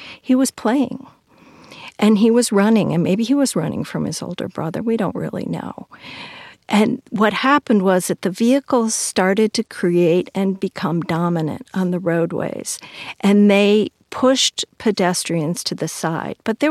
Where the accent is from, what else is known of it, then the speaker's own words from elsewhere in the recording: Waukegan, Illinois, United States; So there were 3 of those sites in my hometown of Waukegan, Illinois.